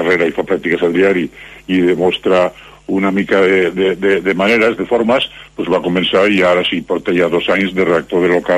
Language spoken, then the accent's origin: Catalan; Campo, Aragon, Spain; born there; Pues jo va néixer a un poble d'Aragó que es diu Campo, a l'estat de Ribagorça, al costat de Menasque.